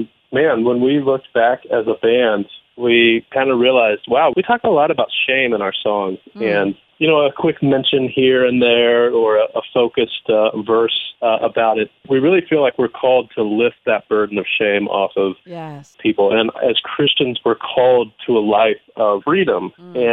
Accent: Indiana, United States; Hey, well, you know, I'm from Indiana, right?

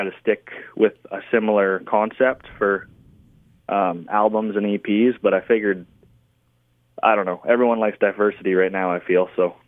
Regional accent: Chase, British Columbia, Canada; I was born and raised here in Chase, British Columbia, and I've kind of moved all over in the last 5 or 6 years, but came back to Kamloops, which is about, I want to say, 45 minutes away

